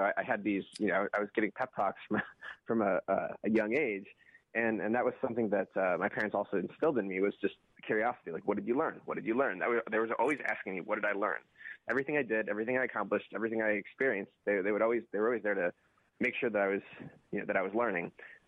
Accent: La Porte, Indiana, United States; now in Chicago, United States; I grew up in LaPorte, Indiana, a little farm town about an hour and a half outside Chicago.

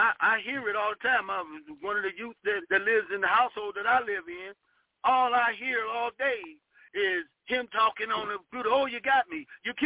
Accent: Cleveland, Ohio, United States; I remember I came from Cleveland, Ohio, where Cleveland used to be sort of like a hub for entertainers.

